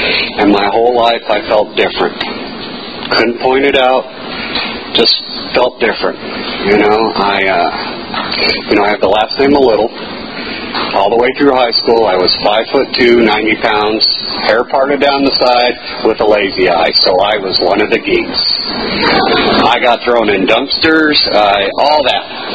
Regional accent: California, United States; So I went in, and I was from California, so I didn't know what humidity was.

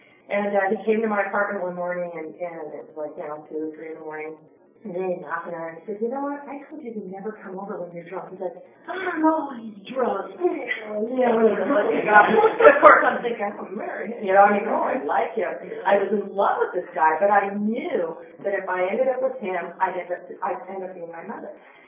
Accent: Fremont, California, United States; born there; Because I've been born in Northern California. I'm a California girl, don't you know? I was born in Fremont, which is in San Francisco.

